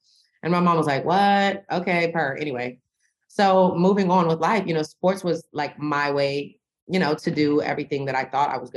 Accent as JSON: {"language": "English", "region": "the South", "country": "United States", "said": "Don't like I come from the South."}